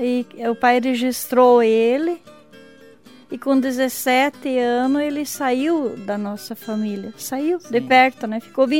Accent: Carazinho, Rio Grande do Sul, Brazil; born there; Eu nasci em Carazinho, no Rio Grande.

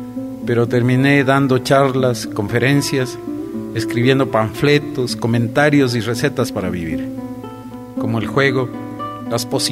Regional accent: Quito, Pichincha, Ecuador; also born or lived in Ibarra; Nací en Ibarra en 1958. Estudié en mis primeros años de escuela en mi ciudad natal. A la edad de 9 años toda mi familia se mudó a Quito, donde terminé la primaria. La secundaria la hice en el Colegio Benalcázar.

